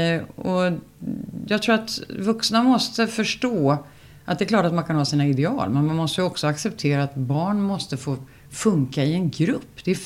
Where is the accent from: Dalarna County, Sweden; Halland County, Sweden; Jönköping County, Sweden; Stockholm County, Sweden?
Stockholm County, Sweden; Stockholm; jag växte upp i Södra Ängby, det är en väldigt privilegierad, trevlig miljö